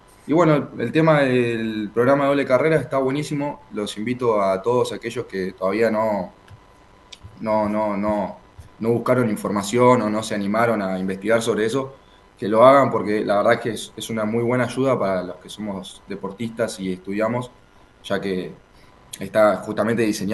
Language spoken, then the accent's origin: Spanish; Remedios de Escalada, Buenos Aires Province, Argentina; de toda la vida yo soy del barrio de Remedios de Escalada, vivo muy cerca del Club de Talleres